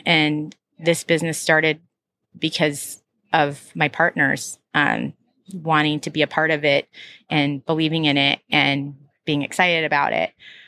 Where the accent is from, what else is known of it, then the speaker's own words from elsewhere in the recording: Troutdale, Oregon, United States; also born or lived in Portland; I was from Northeast Portland, but really grew up out in Troutdale.